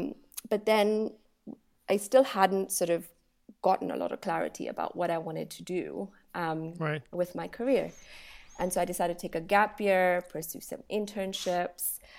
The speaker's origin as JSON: {"language": "English", "region": "Nairobi", "country": "Kenya", "tie": "born or raised there", "moved": "as an adult", "said": "I spent my childhood growing up in Nairobi. That's where I went to school."}